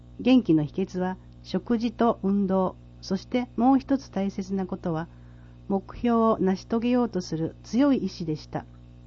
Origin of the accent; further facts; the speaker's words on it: Wakayama, Japan; 私は和歌山で生まれ育ったから、子供の頃からずっとカツオと梅干しを食べてきました。